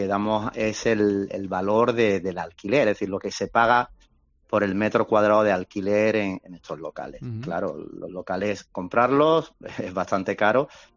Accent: Málaga, Andalusia, Spain; Que somos aquí de Málaga y no sé si es nuestra carácter, cómo somos

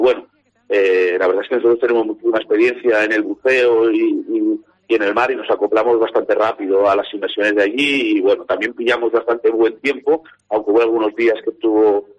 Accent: Levante, Spain; Porque somos de la zona de Levante y nos encanta el Mediterráneo

